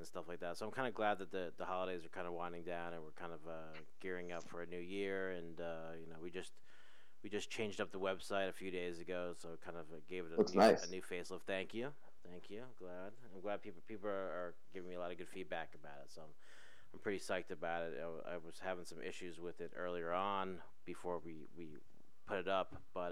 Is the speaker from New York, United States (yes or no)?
no; New Jersey, United States; we're the true green and white, and we're actually from Jersey, so which is good.